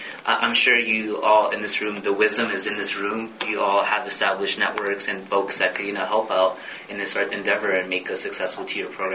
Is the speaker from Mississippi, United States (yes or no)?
no; California, United States; So I'm very happy to be back in the Coachella Valley, in my hometown